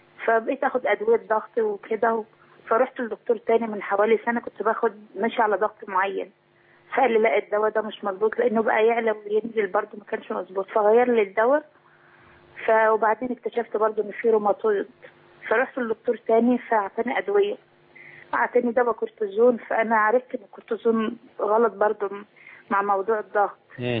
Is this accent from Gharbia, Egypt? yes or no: no; Cairo, Cairo Governorate, Egypt; ايوه من القاهره.